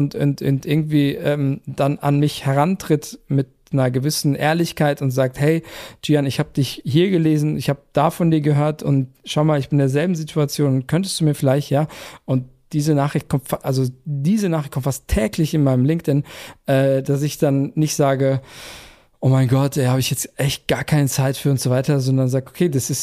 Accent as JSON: {"language": "German", "country": "Turkey", "tie": "born or raised there", "said": "als Waisenkind groß geworden in der Türkei der 60er, 70er Jahre, also wirklich komplett chancenlos."}